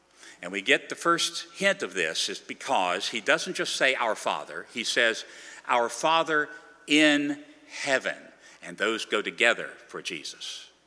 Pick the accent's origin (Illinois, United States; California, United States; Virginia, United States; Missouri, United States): Virginia, United States; Now, let me just illustrate this by telling you about my home state. I come from Virginia.